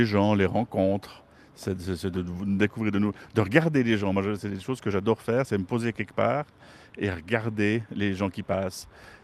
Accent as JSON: {"language": "French", "town": "Fleurier", "region": "Neuchâtel", "country": "Switzerland", "said": "J'étais originaire de Fleurier et maintenant je suis originaire de Val-de-Travers."}